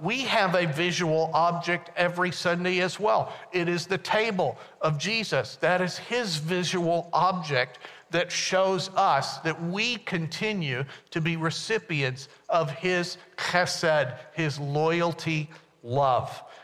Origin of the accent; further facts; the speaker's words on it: the South, United States; I grew up in the South and I used to get rapped if I didn't say yes, sir, or yes, ma'am